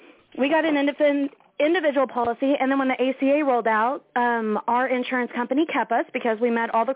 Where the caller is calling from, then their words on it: Cane Hill, Arkansas, United States; Hi, I'm good. … I'm from Cane Hill, Arkansas.